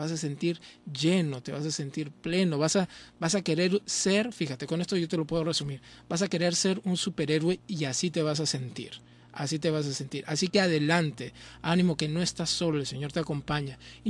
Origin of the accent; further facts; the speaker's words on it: Peru; soy el único peruano nominado.